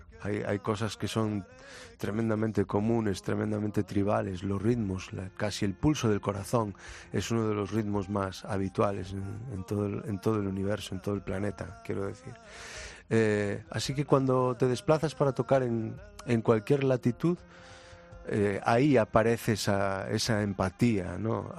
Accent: Galicia, Spain; yo vengo de cerca de Santiago de Compostela

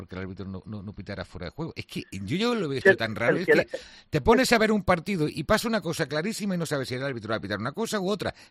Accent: Spain; nos tiene que importar como españoles lo que le pasa a la selección española.

